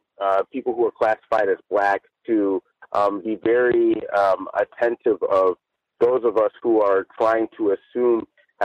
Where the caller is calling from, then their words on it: Chino, California, United States; I'm calling in from Chino, California.